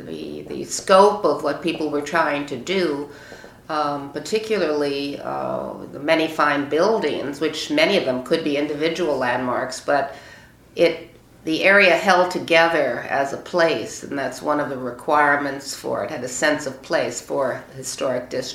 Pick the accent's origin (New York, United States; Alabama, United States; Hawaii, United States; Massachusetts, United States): New York, United States; New York City; also born or lived in Palo Alto, California, United States; Well, yes, I am from the New York region. I'm a native New Yorker and a native Upper East Sider, except for a few years in Palo Alto, California.